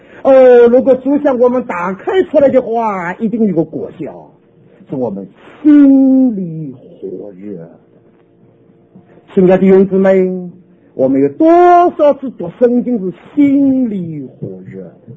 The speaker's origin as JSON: {"language": "Chinese", "region": "Shanghai", "country": "China", "tie": "born or raised there", "also_born_or_lived": "Taiwan", "moved": "as an adult", "lives_now": "United States", "said": "我小的时候一直到大学毕业，除了我大学三年级在火车上实习离开我的家乡之外，离开上海之外，我南京也没有去过，杭州也没有去过，苏州也没有去过，我都留在安分守己，就留在上海。"}